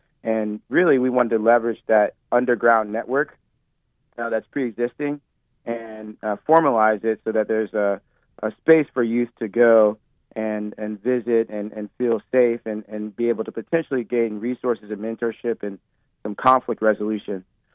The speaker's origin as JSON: {"language": "English", "town": "St. Louis", "region": "Missouri", "country": "United States", "tie": "born or raised there", "lives_now": "Durham, United States", "said": "I'm born and raised in St. Louis, but I'm practicing in Durham after having trained on the West Coast."}